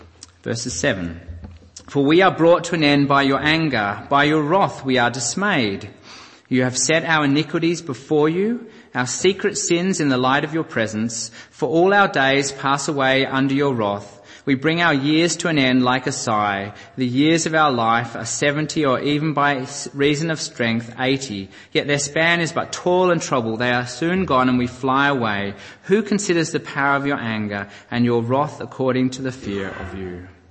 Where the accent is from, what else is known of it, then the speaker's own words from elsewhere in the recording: Australia; we Australians with 82 years, I'm from Australia